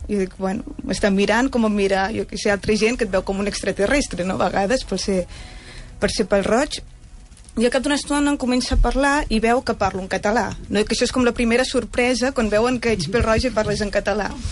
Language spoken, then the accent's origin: Catalan; El Vendrell, Catalonia, Spain; Jo tornava cap al Vendrell, que és el meu poble